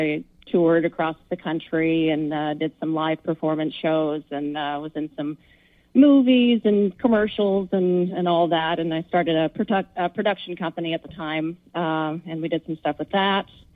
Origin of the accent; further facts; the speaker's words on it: Washington, United States; also born or lived in Montana / California; I grew up in Washington State and then spent 12 years in Montana. And after college, I moved down to California, and I was there for about a decade chasing the acting dream.